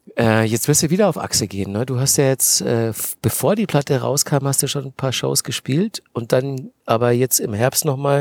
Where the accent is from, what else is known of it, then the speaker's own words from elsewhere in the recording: Bavaria, Germany; Aus Bayern.